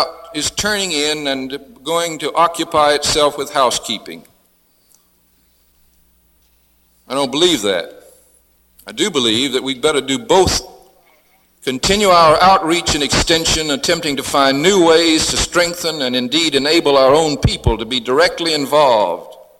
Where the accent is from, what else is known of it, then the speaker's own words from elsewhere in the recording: the South, United States; accent: southern; And let it be understood in my most southern accent